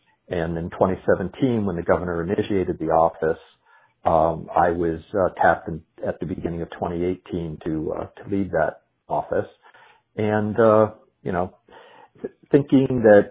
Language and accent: English; Pennsylvania, United States; also born or lived in Maryland; I am not. I'm actually from Pennsylvania. My wife and I moved to Maryland in 2017 when she took a job locally